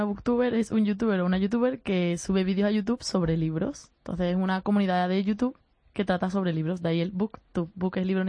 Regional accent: Ayamonte, Andalusia, Spain; nosotras vivimos muchos kilómetros de distancia, ella es de Almansa, yo soy de Ayamonte

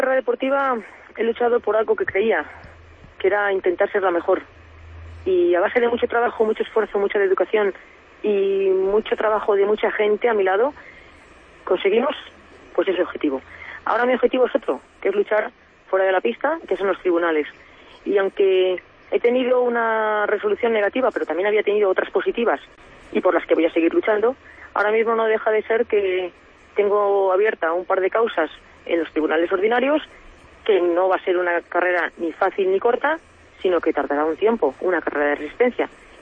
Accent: Venta de Baños, Castile and León, Spain; verlo que en mi tierra pasa esto, ¿no? Porque hace ya unos meses pasó lo mismo en Venta de Baños.

